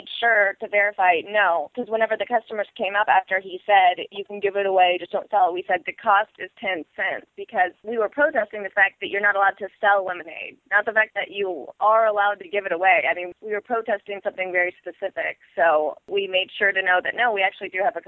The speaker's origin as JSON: {"language": "English", "town": "Dallas", "region": "Texas", "country": "United States", "tie": "born or raised there", "said": "I was raised in Dallas, Texas."}